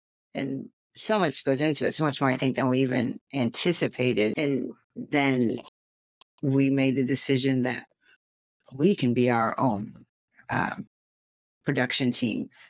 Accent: Jackson, United States; That is also my hometown. I was born and raised in Jackson.

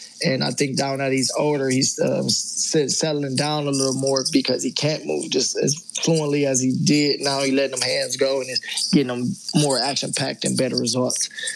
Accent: Toledo, Ohio, United States; I'm from Toledo, Ohio.

